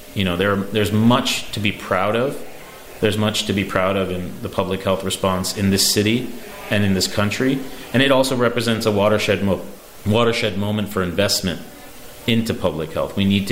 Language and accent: English; Chicago, Illinois, United States; And, I saw that early on in my life, growing up in Chicago. My mother was a pediatrician on the west side of Chicago